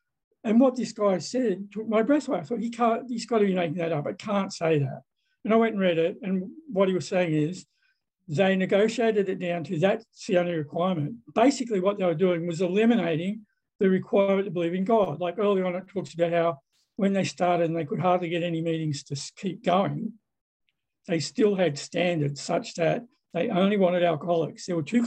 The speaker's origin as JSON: {"language": "English", "town": "Sydney", "region": "New South Wales", "country": "Australia", "said": "I'm an alcoholic from Sydney, Australia. I also like to identify as a recovering Catholic and a committed atheist"}